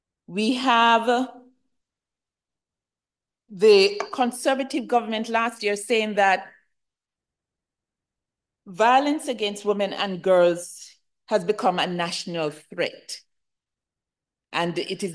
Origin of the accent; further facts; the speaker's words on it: Jamaica; I'm from Jamaica.